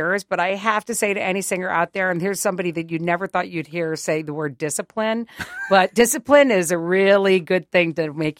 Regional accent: Midwest, United States; I was a little queer kid growing up in the Midwest.

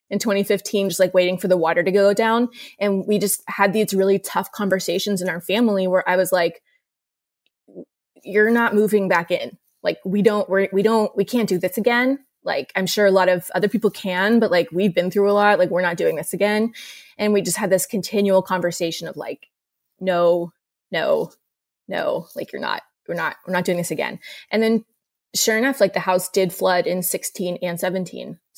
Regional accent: Maryland, United States; Yeah, so I grew up in Maryland. My family moved there in the 90s when I was little

